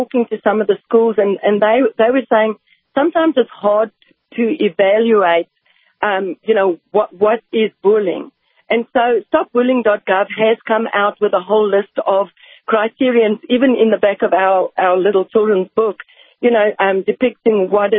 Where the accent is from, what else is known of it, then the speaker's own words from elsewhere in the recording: South Africa; now in United States; I can safely say that I am African American. I hail all the way from South Africa, where I was born and raised, and I've been living in the United States of America, the best nation in the world, for the past 24 years.